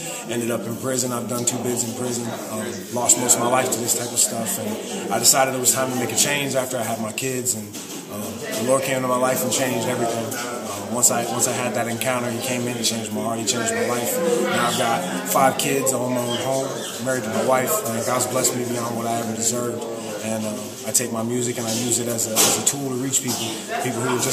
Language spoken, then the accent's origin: English; Palm Bay, Florida, United States; also born or lived in Macomb, Illinois; I'm originally from Palm Bay, Florida. Came out here from Macomb, Illinois. I've been living in the Midwest for the last, like, 5 or 6 years.